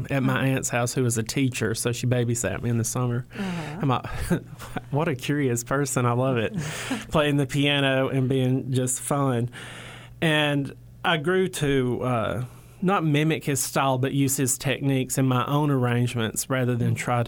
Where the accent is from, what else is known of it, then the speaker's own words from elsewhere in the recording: Albertville, Alabama, United States; I'm from Albertville, Alabama, so I grew up around that folksy bluegrass style.